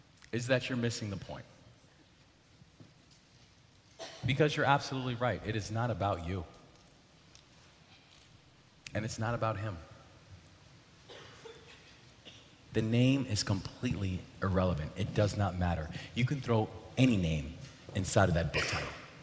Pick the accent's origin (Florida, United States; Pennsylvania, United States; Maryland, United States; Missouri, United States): Maryland, United States; Baltimore; the Baltimore Sun, which was the name of my hometown paper